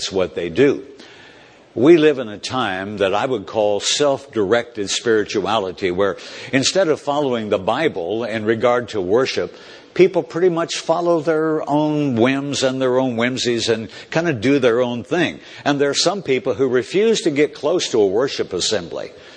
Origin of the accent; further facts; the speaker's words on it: Indianapolis, Indiana, United States; I was born in Indianapolis in the shade of the Indianapolis Motor Speedway and I was raised on race car fumes my whole life.